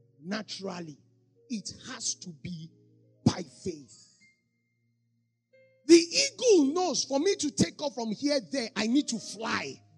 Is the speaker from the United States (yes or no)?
no; Lagos, Nigeria; When I grew up in Lagos and I went to Unilag